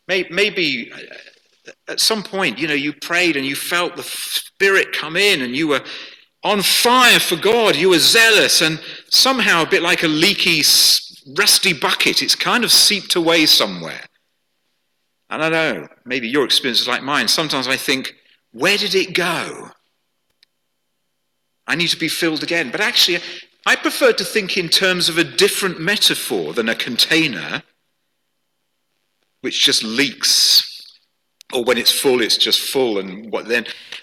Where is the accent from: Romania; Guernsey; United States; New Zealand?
Guernsey; I come from Guernsey in the Channel Islands, hence my name. It's a French family. I was born and brought up there, did a lot of sailing.